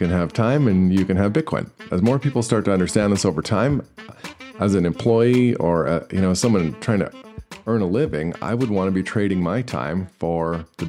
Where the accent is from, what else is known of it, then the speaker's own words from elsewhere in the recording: Canada; It was the spring of 2020. I'm Canadian